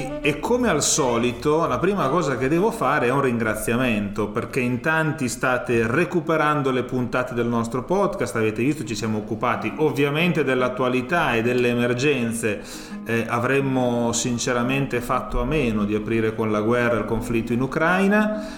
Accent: Emilia-Romagna, Italy; lo dico da emiliano romagnolo

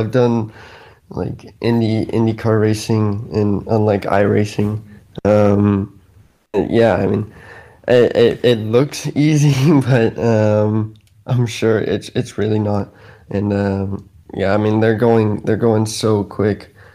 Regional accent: United States; But I've always wanted to race in America as well. So yeah, it'd be cool to end my career in my home country as well.

